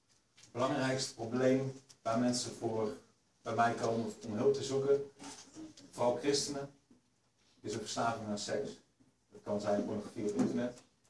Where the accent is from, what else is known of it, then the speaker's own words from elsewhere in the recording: Veenendaal, Utrecht, Netherlands; 30 jaar oud, ik kom uit Veenendaal.